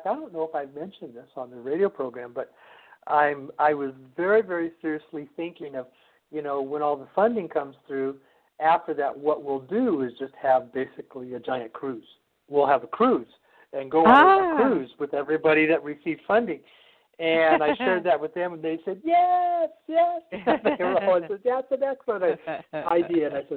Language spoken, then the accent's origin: English; United States; the fact that I came all the way from America here, and they just thoroughly enjoyed it.